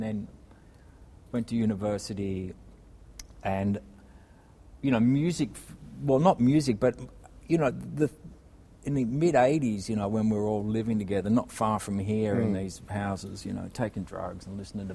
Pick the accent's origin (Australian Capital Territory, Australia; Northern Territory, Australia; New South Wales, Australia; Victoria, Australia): Victoria, Australia; Ballarat; also born or lived in Melbourne; when I was growing up in Ballarat. So I kind of moved to Melbourne when I was 17 to study.